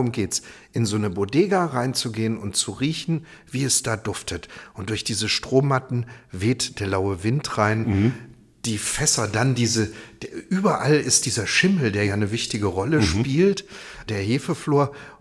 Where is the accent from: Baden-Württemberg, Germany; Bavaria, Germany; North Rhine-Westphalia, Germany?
Baden-Württemberg, Germany; Ravensburg; Ich bin in Ravensburg groß geworden und da gab es die Tekrum-Werke.